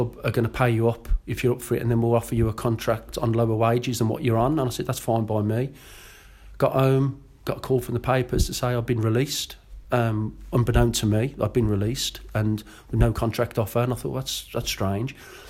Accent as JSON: {"language": "English", "region": "England", "country": "United Kingdom", "said": "And I said, because I'm English."}